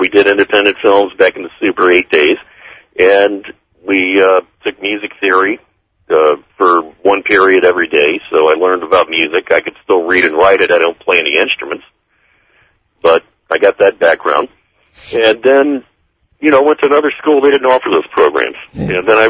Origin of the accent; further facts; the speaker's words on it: Key West, Florida, United States; I'm from Key West, Florida, originally.